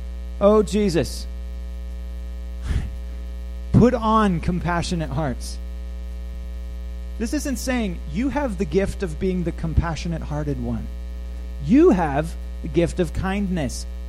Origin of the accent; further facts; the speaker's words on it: Mid-South, United States; I'm sort of from the Mid-South, so I'll just say, we can sometimes come off as being everybody's best friend.